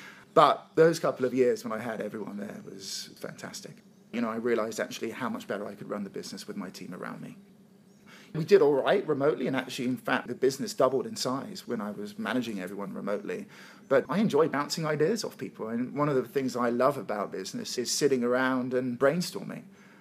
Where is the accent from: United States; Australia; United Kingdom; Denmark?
United Kingdom; England; My wife is from the US. I'm from England.